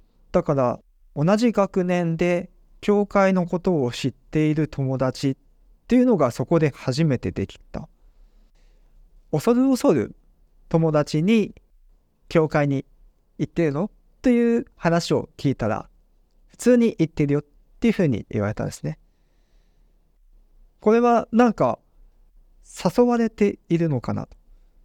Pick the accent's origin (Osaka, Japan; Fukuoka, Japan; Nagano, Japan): Nagano, Japan; born there; 私は長野県で生まれました。